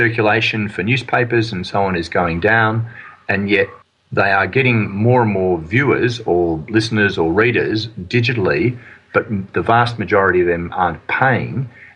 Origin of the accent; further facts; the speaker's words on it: Australia; That's something that wouldn't have occurred to me as an Australian.